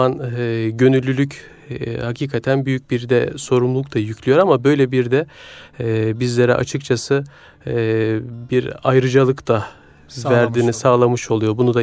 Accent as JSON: {"language": "Turkish", "town": "İskilip", "region": "Çorum", "country": "Turkey", "tie": "born there", "said": "1983 Çorum İskilip doğumluyum."}